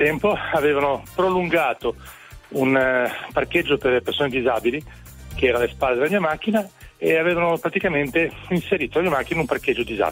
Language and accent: Italian; Genoa, Liguria, Italy